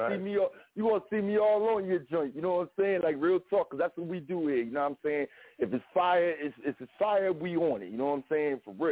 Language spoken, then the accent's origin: English; Pennsylvania, United States; I'm from the 610. That's Southeast Pennsylvania, baby.